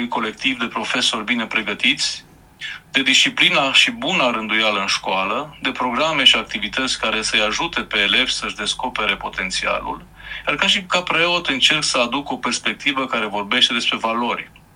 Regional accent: Brăișorul, Romania; la tradițiile din satul meu natal, Brăișorul. Acolo, în biserica satului, alături de părinți, bunici și preot, am învățat primele rugăciuni și am simțit pentru prima dată frumusețea credinței.

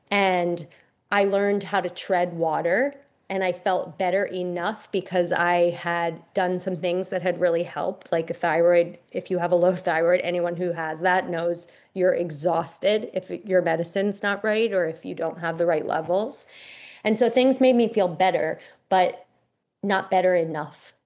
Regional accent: Pennsylvania, United States; And I grew up in the Lyme Belt. I grew up in rural Pennsylvania, right outside of Philadelphia

